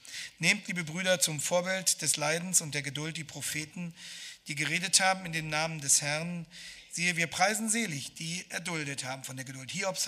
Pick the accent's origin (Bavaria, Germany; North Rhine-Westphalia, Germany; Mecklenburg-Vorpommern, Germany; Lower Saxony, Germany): Lower Saxony, Germany; Hanover; ich komme aus Hannover und bin ein Fan von Hannover 96